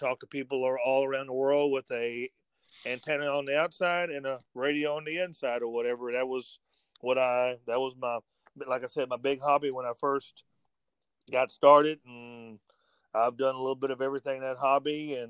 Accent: Brenham, Texas, United States; Born and raised in Brenham, been here all my life. I'll be 50. I got to add here real quick. I'll be 54 in March.

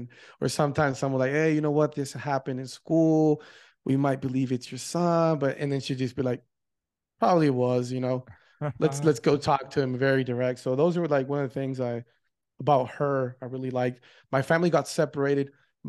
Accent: Oregon, United States; born there; My family moved from Mexico to the United States around the 90s. And that's, I was born in Oregon because my dad had studied abroad.

